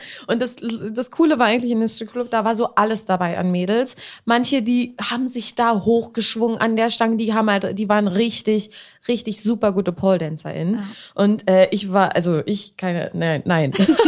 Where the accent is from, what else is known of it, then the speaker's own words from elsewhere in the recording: Berlin, Germany; born there; ich komme gebürtig aus Berlin.